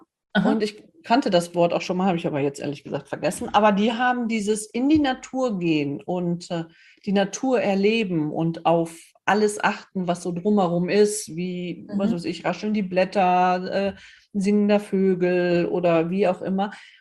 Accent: Northern Germany, Germany; ich bin ein Norddeutscher, ich will an die Küste

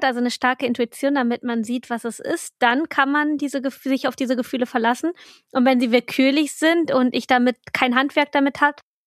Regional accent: Italy; ich bin Italienerin

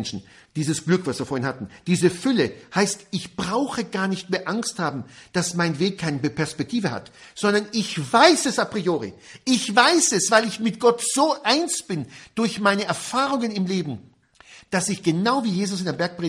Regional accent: Israel; mit dem bin ich als Jude in Israel aufgewachsen

